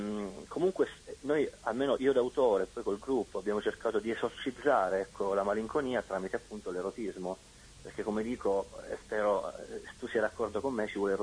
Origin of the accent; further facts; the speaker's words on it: Pescara, Abruzzo, Italy; noi siamo di Pescara, Abruzzo, ma attualmente siamo in tour in tutta Italia.